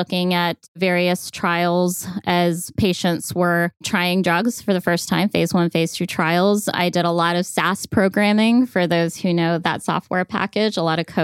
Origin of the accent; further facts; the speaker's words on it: New York, United States; born there; also born or lived in India; Well, I was born in New York and spent a few years of my childhood there before going back to India and finishing some middle school years there and then coming back to the United States